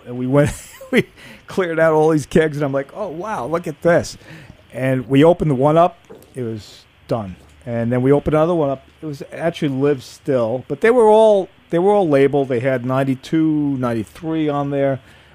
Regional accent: Manhattan, New York, United States; I grew up in Manhattan, drinking a Sam Smith.

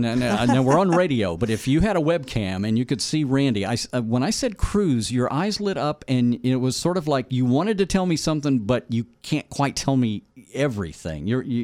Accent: Texas, United States; It was a gentleman from my home state of Texas.

